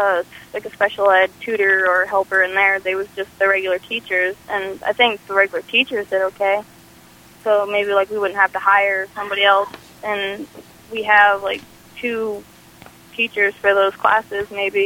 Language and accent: English; Round Valley, United States; I'm from Round Valley.